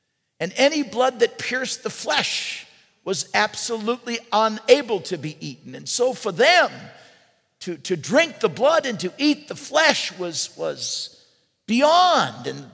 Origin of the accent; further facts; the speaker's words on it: East Los Angeles, California, United States; I remember growing up in East Los Angeles as a kid, and I remember coming to Mass at the Grand Church there in East Los Angeles